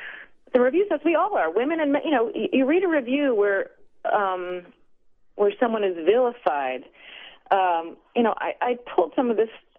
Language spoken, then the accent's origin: English; New York City, New York, United States; this book that was nominated for the Women's Prize for Fiction was not even reviewed in my hometown paper, the New York Times